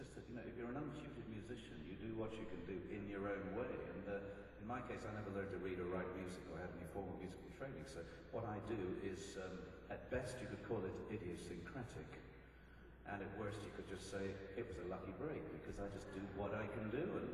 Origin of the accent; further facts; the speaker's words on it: Blackpool, North West England, United Kingdom; about my hometown of Blackpool.